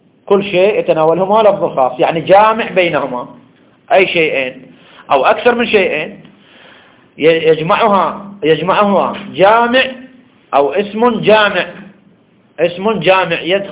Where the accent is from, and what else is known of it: Iraq